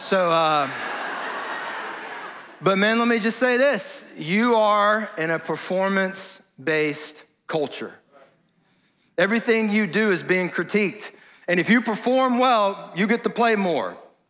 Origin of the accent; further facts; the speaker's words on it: Atlanta, Georgia, United States; So I grew up in Atlanta.